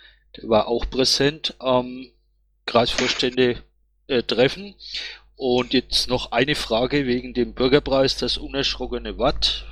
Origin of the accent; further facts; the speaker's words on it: Coburg, Bavaria, Germany; ich bin aus Coburg, aber ich bin katholisch.